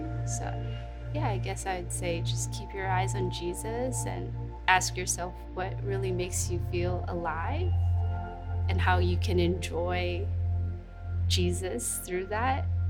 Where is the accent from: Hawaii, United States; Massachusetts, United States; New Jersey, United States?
Hawaii, United States; Mililani; I grew up in Mililani.